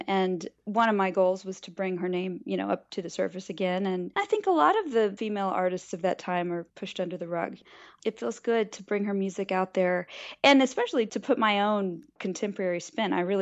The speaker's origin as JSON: {"language": "English", "town": "Austin", "region": "Texas", "country": "United States", "tie": "born or raised there", "said": "I'm born in Texas. Spanish is not my first language. It's always been a little bit of a struggle finding exactly where I fit in. You know, I'm Mexican-American, but I play the fiddle, and I grew up on the white side of the tracks in Austin."}